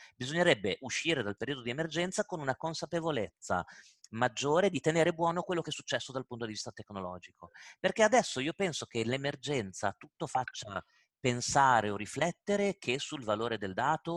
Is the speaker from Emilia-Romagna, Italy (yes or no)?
yes; Emilia-Romagna, Italy; io sono emiliano di origine, vengo dal tessuto della micro, piccola e media impresa.